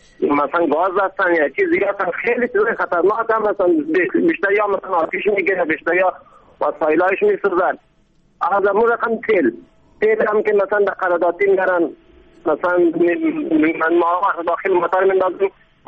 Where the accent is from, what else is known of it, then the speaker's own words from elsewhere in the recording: Ghazni, Afghanistan; ولایت های سلسل مثل ولایت ما غزنی